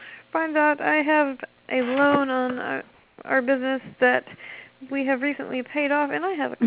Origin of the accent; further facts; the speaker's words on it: United Kingdom; Terribly sorry. I'm British.